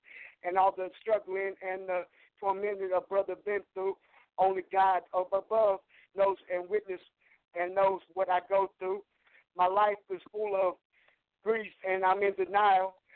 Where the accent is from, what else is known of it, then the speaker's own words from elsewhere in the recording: Fayetteville, North Carolina, United States; I'm a rapper from Fayetteville, North Carolina.